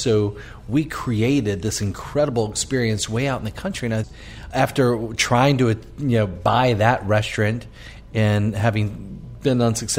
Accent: Slidell, Louisiana, United States; I grew up just admiring these great restaurants of New Orleans. I thought to be a chef in my hometown, I mean, my hometown's actually Slidell.

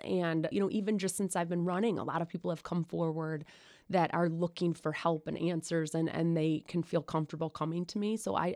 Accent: Traverse City, Michigan, United States; I'm born and raised in Traverse City. My mom is also from here and my grandparents are from here.

